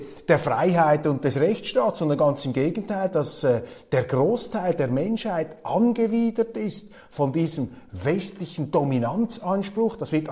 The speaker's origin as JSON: {"language": "German", "country": "Switzerland", "said": "ich würde mich auch dem Westen zurechnen, auch als Schweizer, selbstverständlich"}